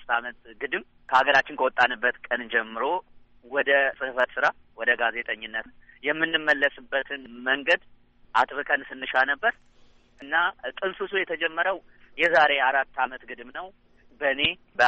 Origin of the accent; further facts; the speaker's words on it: Addis Ababa, Ethiopia; now in United States; እኔ እንደውም በዚህ አጋጣሚ የአራት ኪሎ ልጅ ነኝ። ያደግኩት የተማርኩት 4 ኪሎ አካባቢ ነው